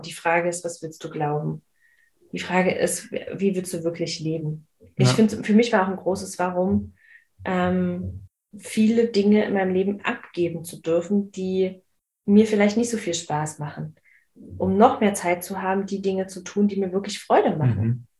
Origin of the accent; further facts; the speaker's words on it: Berlin, Germany; ich bin in Marzahn aufgewachsen.